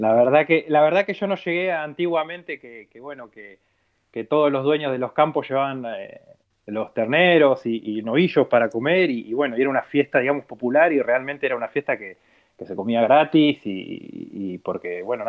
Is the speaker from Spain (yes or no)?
no; Mar del Plata, Buenos Aires Province, Argentina; born there; ya a los 21 me vine para Mar del Plata, que es donde realmente yo nací, pero bueno, tengo mitad y mitad de familia en cada lado.